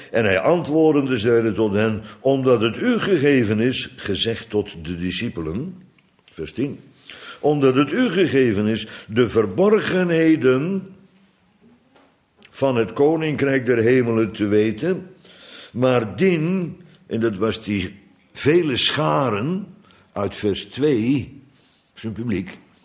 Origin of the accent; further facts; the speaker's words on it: Bodegraven, South Holland, Netherlands; Nee, ik kom uit Bodegraven.